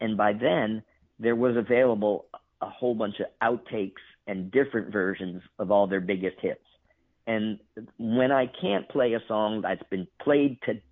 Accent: Boston, Massachusetts, United States; I'm still on in my hometown of Boston.

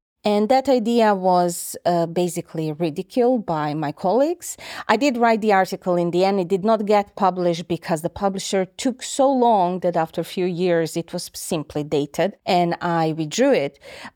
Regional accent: Croatia; English is a second language; moved away as an adult; now in Aberdeen, United Kingdom; I'm originally from Croatia. I got to Aberdeen in 2019

